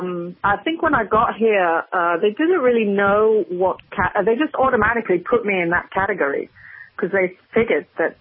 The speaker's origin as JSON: {"language": "English", "region": "Midlands", "country": "United Kingdom", "tie": "born or raised there", "said": "being born and raised in England, there are like a plethora of different accents from various regions. And I'm from the Midlands, which is, you know, right, it's the smack bang in the middle of the country."}